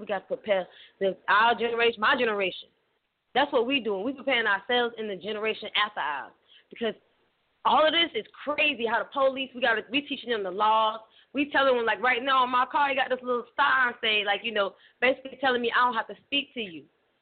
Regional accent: Florida, United States; I know, but I'm saying because I'm from Florida and I'm in Florida.

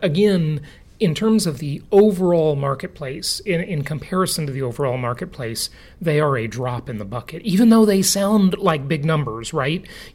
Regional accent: Los Angeles, California, United States; Los Angeles, my hometown, 20,000 units.

